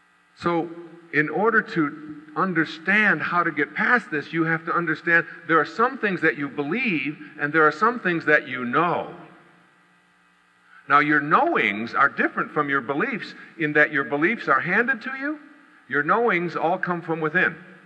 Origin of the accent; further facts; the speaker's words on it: Detroit, Michigan, United States; doing all the things that were just second nature to me when I was growing up in Detroit, down in the Detroit River.